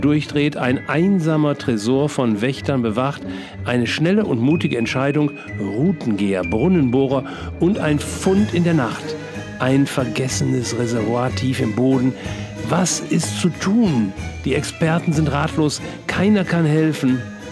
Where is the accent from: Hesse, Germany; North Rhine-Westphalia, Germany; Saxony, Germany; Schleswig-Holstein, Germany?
North Rhine-Westphalia, Germany; als ehemaliges Kind des Ruhrgebiets liebe ich Theken. Ich bin sozusagen in der Theke groß geworden